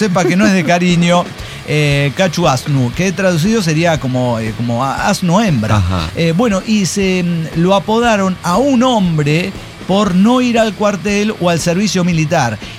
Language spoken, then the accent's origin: Spanish; Xalapa, Veracruz, Mexico; born there; now in San Luis Potosí, Mexico; Es verdad, pero nací orgullosamente en Jalapa, Veracruz.